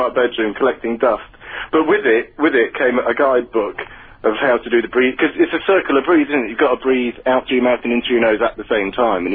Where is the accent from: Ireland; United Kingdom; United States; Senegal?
United Kingdom; South West England; I'm from the West Country originally, actually.